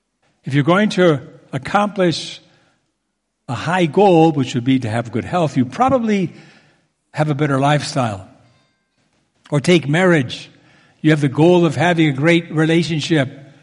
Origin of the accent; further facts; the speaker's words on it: Mexico City, Mexico; Many years ago, in Mexico City, you know, that's my hometown, there was a group of friends of mine who would meet regularly at a coffee shop.